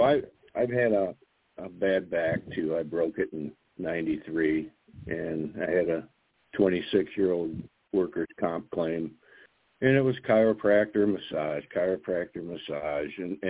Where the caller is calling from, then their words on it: Helena, Ohio, United States; I'm from Helena, Ohio.